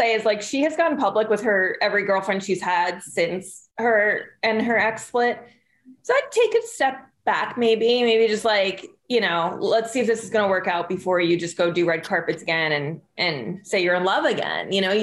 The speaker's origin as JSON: {"language": "English", "region": "New York", "country": "United States", "said": "So I'm from Long Island. So I've been pushing for this my whole life, my whole Housewives adult life."}